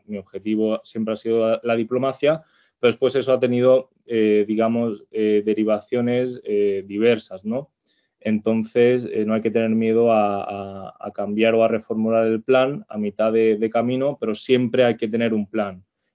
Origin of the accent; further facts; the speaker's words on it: Jaén, Andalusia, Spain; Yo soy de Jaén.